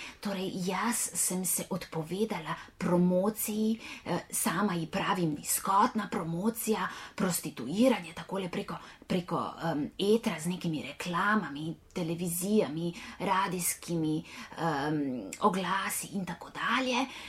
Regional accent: Kuria vas, Upper Carniola, Slovenia; sicer izviram, rodila sem se v Kuri vasi pri Pšati, pri Cerkljah na Gorenjskem, v eni hiši, lepi stari, ki imamo jo v družini že dolgo let. No, in tako sem odraščala nekako razpeta med vasjo in med mestom.

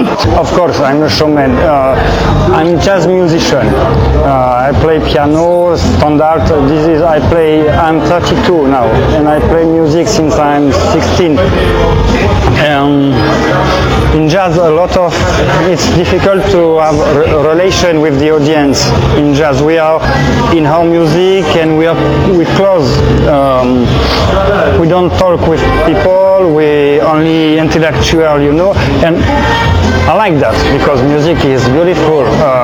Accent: Marseille, Provence-Alpes-Côte d'Azur, France; English is a second language; I'm coming from Marseille. Marseille is of France, and Marseille is very, a lot of different kind of people. A lot of poor, a lot of rich, black people, Arabian, white people.

